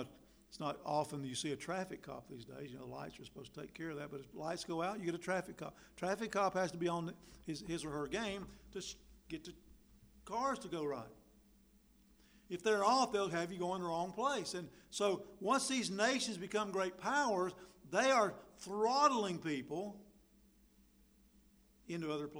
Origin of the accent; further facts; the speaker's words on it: North Carolina, United States; moved away; I grew up in North Carolina, out in a residential neighborhood. We had to drive to the store a little way. It wasn't too far. It was, it took several miles. When I moved to Minnesota, there was a dentist office in my parking lot.